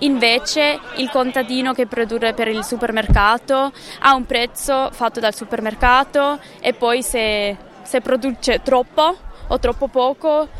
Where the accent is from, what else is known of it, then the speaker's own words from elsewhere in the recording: Switzerland; Noi siamo cinque, due sono di Amsterdam, due siamo svizzere e un colombiano.